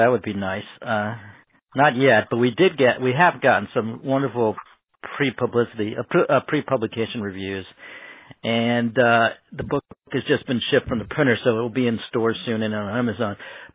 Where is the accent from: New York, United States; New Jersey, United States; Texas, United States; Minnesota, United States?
New Jersey, United States; Garfield; I remember as a kid growing up in Garfield, my father had told me about this game, and, you know, that was the rite of passage for kids in Garfield.